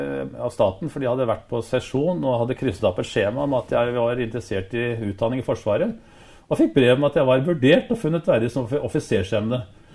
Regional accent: Oslo, Norway; Jeg er født på Aker i Oslo.

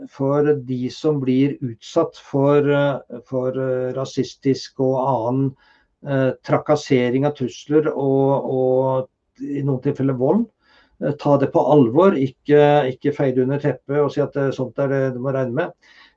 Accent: Fagernes, Innlandet, Norway; also born or lived in Ringebu / Vinstra; jeg er født på Ringebu, men jeg har oppvokst det meste av min barndom på Fagernes

